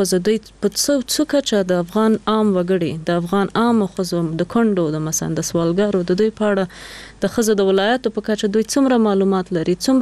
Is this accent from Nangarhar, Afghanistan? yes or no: yes; Nangarhar, Afghanistan; مونږ خو د جلال آباد یو کلی نه یو، لری کلی نه یو، بله، او لری ولسوالۍ خېوی ولسوالۍ نه